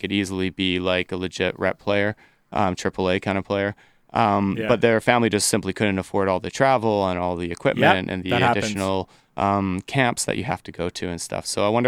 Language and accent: English; Surrey, British Columbia, Canada; in my hometown of Surrey, we only had two ice surfaces, right?